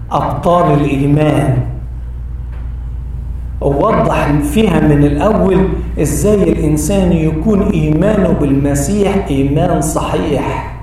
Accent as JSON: {"language": "Arabic", "region": "Upper Egypt", "country": "Egypt", "said": "كان عندنا في الصعيد"}